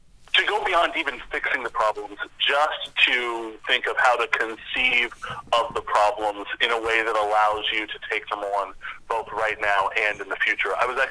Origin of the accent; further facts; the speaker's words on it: Lancaster, Pennsylvania, United States; Yeah, so I was born and raised in Lancaster City, and I was raised in a very political family